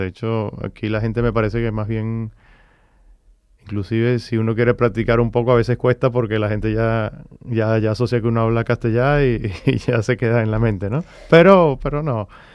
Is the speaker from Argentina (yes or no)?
no; Maracaibo, Zulia, Venezuela; also born or lived in Caracas; Porque yo soy de Maracaibo, pero viví más de la mitad de mi vida en Caracas, que es la capital de Venezuela.